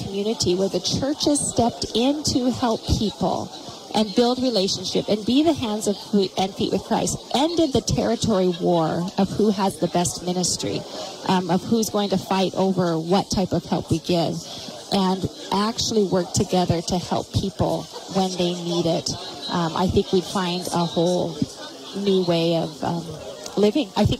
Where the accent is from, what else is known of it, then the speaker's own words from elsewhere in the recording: Hamilton, Montana, United States; And I grew up in Hamilton.